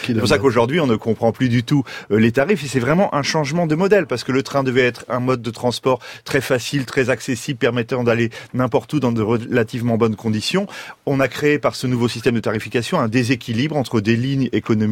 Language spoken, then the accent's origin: French; Le Havre, Normandy, France; J'ai grandi au Havre quand j'avais 15 ans, dans les années 80